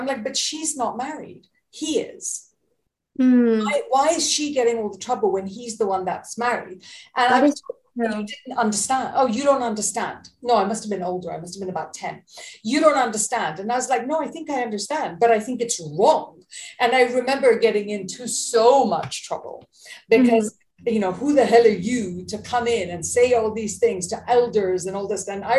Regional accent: India; I remember, because I'm Indian and I grew up in an Indian community

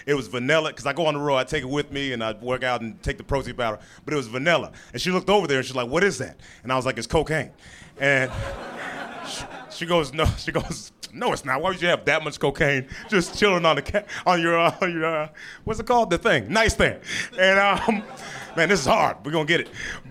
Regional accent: Portland, Oregon, United States; born there; Yeah, I was born in Portland and they didn't have that at first, you know?

